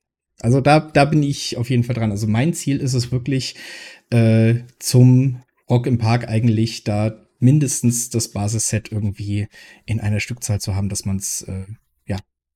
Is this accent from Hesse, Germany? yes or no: no; Leipzig, Saxony, Germany; und das ist als Leipziger für mich jetzt natürlich auch, das muss mitgenommen werden.